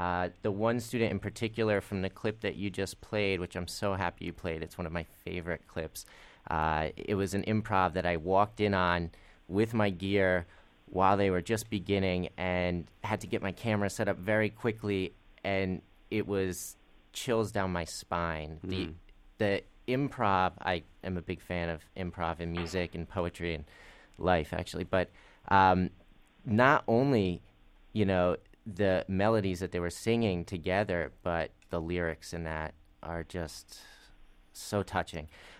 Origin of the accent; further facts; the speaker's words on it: New Jersey, United States; screening in New Jersey at the New Jersey International Film Festival, which I'm very excited to do, my home state.